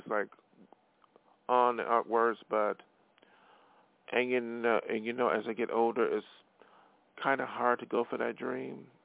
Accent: Buffalo, New York, United States; moved away; I am from Buffalo, New York, and I have no plans to go back there to live

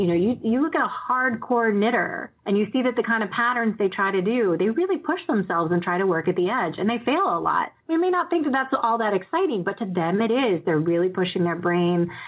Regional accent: Northeast, United States; So I grew up in the Northeast. I went into New York City all the time. Even when I was 10, 11 years old, I was taking the subway by myself

